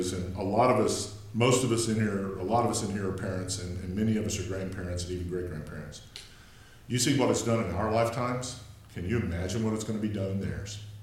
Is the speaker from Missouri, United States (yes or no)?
no; Texas, United States; I grew up in South Texas.